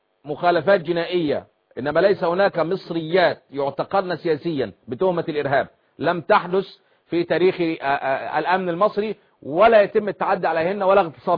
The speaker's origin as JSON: {"language": "Arabic", "country": "Egypt"}